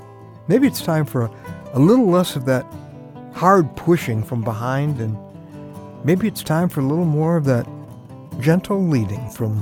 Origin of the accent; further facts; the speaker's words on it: Chicago, Illinois, United States; which puts City Boy here at a distinct disadvantage. I grew up in Chicago. We didn't have them there.